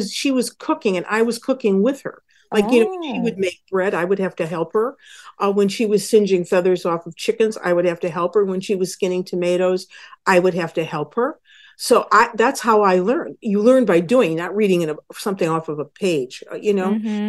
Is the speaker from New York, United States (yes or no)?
yes; New York, United States; Well, I grew up in Western New York